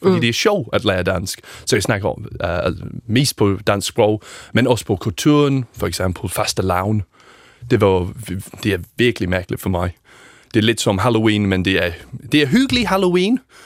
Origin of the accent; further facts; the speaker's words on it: United Kingdom; Danish is a second language; now in Denmark; Og jeg kommer fra Storbritannien